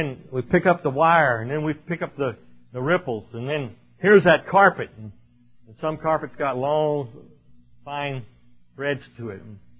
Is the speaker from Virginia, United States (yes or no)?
no; California, United States; I was raised in California, and that was the gold fields and the gold rush days.